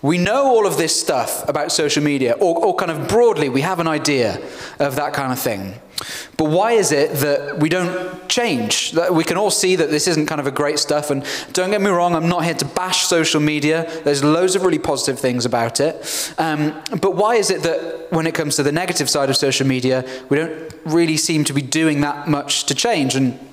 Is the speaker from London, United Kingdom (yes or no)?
no; Cardiff, Wales, United Kingdom; I'm from Cardiff originally, went to a Welsh language school, did everything Welsh